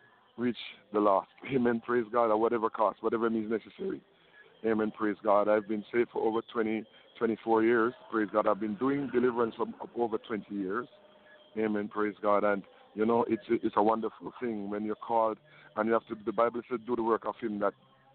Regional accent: May Pen, Clarendon, Jamaica; I'm from Maypen, and I worship at the Miracle Temple Ministries in Maypen, Clarendon.

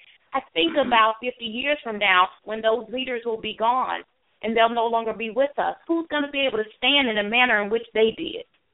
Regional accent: Alabama, United States; much like you, Eric, I'm from Alabama too. That's home.

